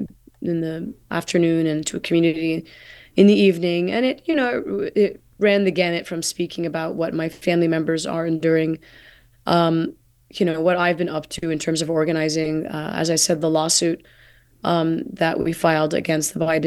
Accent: United States; And I feel as an American and as a Palestinian and as a human being, frankly, with family in Gaza specifically

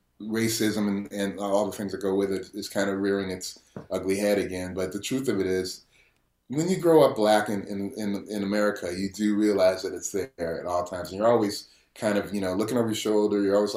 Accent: Guilford, Connecticut, United States; because I grew up in Guilford, Connecticut. So I was in a 99% white town where my father was a school principal.

